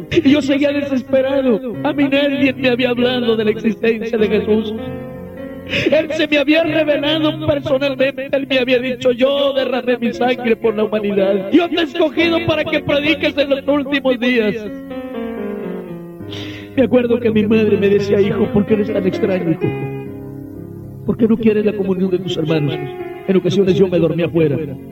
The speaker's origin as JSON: {"language": "Spanish", "town": "Valle Hermoso", "region": "Tamaulipas", "country": "Mexico", "tie": "born or raised there", "also_born_or_lived": "San Luis Potosí", "said": "mi padre decidió movernos del estado de San Luis al norte de la República Mexicana, al estado de Tamaulipas. Llegamos a la ciudad de Vallehermoso, Tamaulipas."}